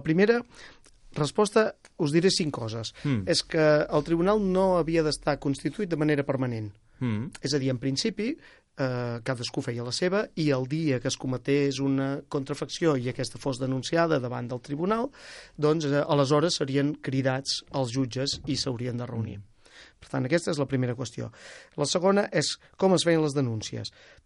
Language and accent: Catalan; Girona, Catalonia, Spain; accent: Girona; jo sóc gironí, ja se'm deu notar amb l'accent.